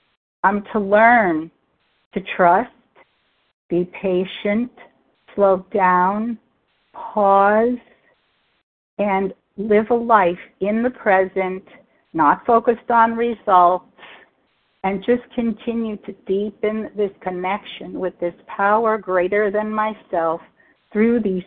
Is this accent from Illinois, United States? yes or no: no; Massachusetts, United States; I'm from Massachusetts.